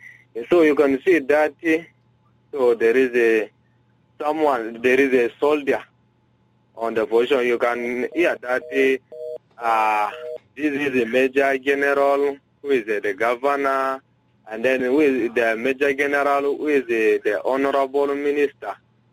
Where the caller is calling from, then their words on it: Ezo, Western Equatoria, South Sudan; from Ezo County.